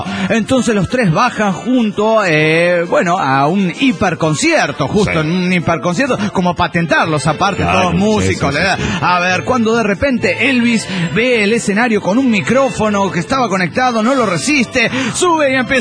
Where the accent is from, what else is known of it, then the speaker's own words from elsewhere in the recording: La Paz, Bolivia; de La Paz, Bolivia.